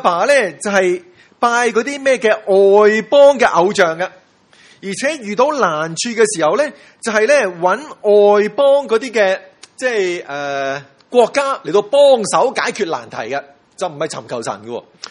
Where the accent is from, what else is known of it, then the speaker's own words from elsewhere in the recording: Hong Kong; 我哋香港人咧喺香港嘅城市咧